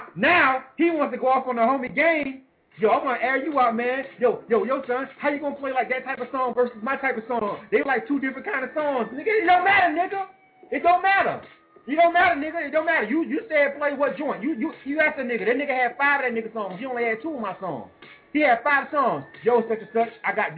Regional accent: the South, United States; just because I'm from the South, he kept on, you know, in the midst of his shit, kept on referring

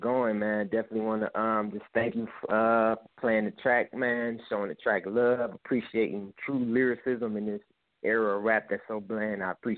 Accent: Cleveland, Ohio, United States; Well, I'm from Cleveland, Ohio.

